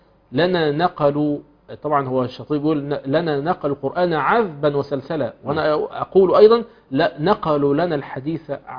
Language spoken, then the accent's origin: Arabic; Morocco; سلا دي في بلادي المغرب